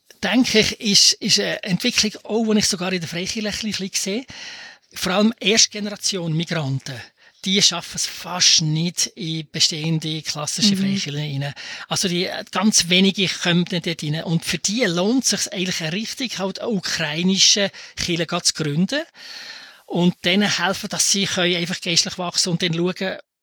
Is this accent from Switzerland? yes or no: yes; Switzerland